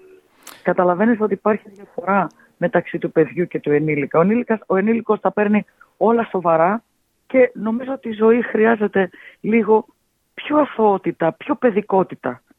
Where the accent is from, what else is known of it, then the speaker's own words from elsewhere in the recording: Athens, Attica, Greece; born there; Παρόλο που γεννήθηκα στην Αθήνα και έχω πάει πολύ λίγες φορές στην Κεφαλονιά.